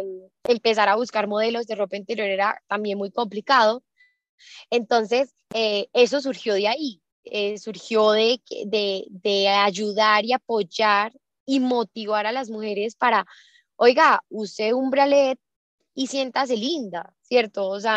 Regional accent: Manizales, Caldas, Colombia; Yo soy de Manizales

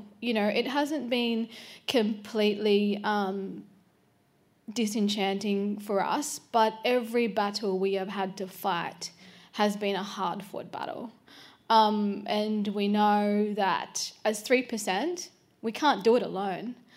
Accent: New South Wales, Australia; I grew up and I was born and raised in Western New South Wales

